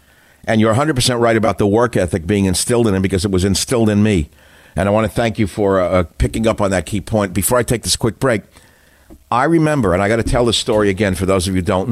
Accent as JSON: {"language": "English", "town": "Queens", "region": "New York", "country": "United States", "said": "We're both from Queens."}